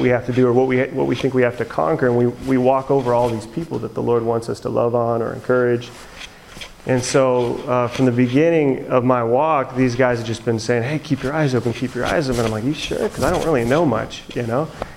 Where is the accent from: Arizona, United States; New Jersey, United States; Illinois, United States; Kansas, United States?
Arizona, United States; Phoenix; So my story and what it looks like, I grew up in Phoenix, Arizona.